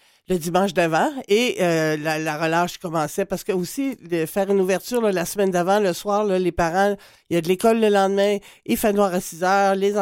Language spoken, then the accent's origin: French; Quebec, Canada; et chez nous, au Québec, les ados, c'est à partir de 13 ans